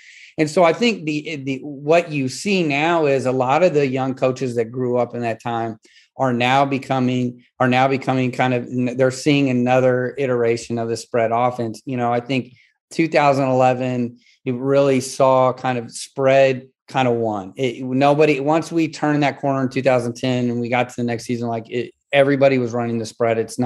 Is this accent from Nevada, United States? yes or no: no; Kansas City, Missouri, United States; You know, I grew up in Kansas City with Gonzalez.